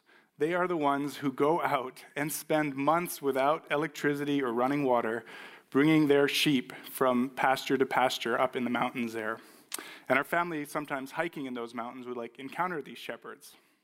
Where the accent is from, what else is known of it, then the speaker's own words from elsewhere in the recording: New Mexico, United States; but I did grow up in New Mexico, as some of you may know, and I love New Mexico. New Mexico, my home state, just so you know